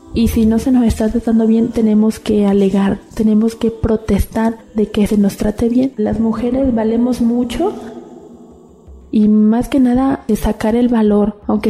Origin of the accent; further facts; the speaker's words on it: Cosamaloapan, Veracruz, Mexico; born there; Tengo 21 años. Yo nací en Cosamaloapan, Veracruz.